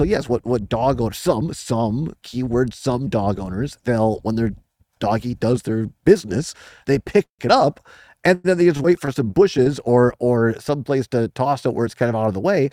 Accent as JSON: {"language": "English", "town": "Richland Center", "region": "Wisconsin", "country": "United States", "tie": "born or raised there", "said": "Folks that listen to this show regularly know I grew up in Southwest Wisconsin at Richland Center, about 45 minutes, almost an hour, maybe away from Devil's Lake State Park near Baraboo there in the Baraboo Bluffs."}